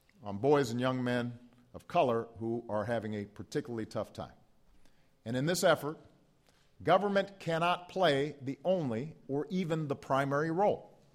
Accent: Illinois, United States; a Democrat from my home state, Illinois

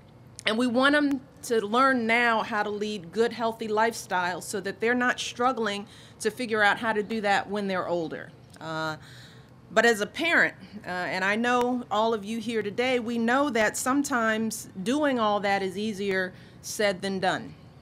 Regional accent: Chicago, Illinois, United States; now in Washington, D.C., United States; She's from my hometown, Chicago. Yay for Chicago.

